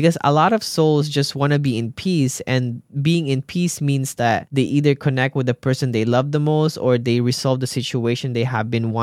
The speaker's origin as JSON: {"language": "English", "country": "Mexico", "said": "I'm from Mexico."}